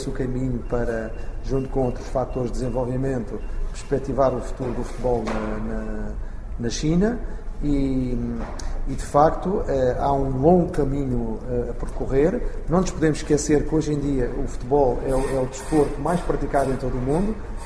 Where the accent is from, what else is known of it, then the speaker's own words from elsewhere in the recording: Portugal; Eu tive vários ídolos quando era miúdo, não só em Portugal.